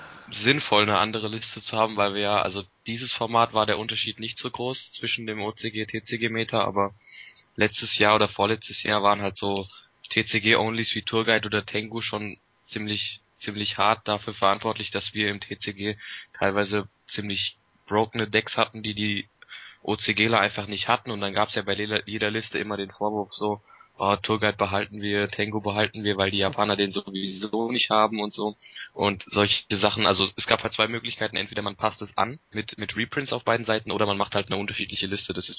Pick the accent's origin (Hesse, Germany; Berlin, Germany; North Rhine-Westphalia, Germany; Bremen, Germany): Hesse, Germany; Giessen; ich komme aus Hessen, genauer gesagt Gießen.